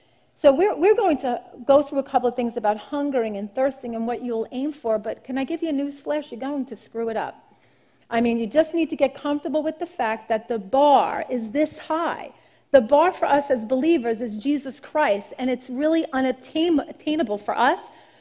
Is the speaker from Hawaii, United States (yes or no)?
no; Brooklyn, New York, United States; we grew up in Brooklyn, it's a little less gentrified